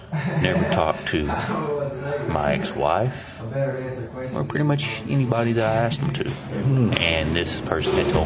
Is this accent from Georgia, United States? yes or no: no; Lubbock, Texas, United States; Yes, in okay. Lubbock.